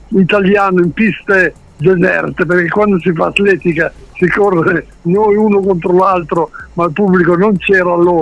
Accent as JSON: {"language": "Italian", "region": "Piedmont", "country": "Italy", "tie": "born there", "said": "Io sono piemontese di nascita, ma emiliano 100%, papà, nonne, bisnonni, perciò l'Emilia ha nel sangue la musica, ragazzi. Io l'ho trasportata in Piemonte e mi sono trovato benissimo"}